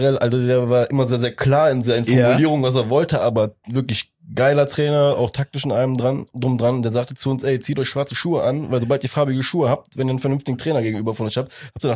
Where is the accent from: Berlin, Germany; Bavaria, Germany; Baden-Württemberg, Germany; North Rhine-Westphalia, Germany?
North Rhine-Westphalia, Germany; Cologne; als Kölner hat man sich beim HSV ab einem gewissen Moment, als sie noch nicht das erste Mal abgestiegen sind, verarscht gefühlt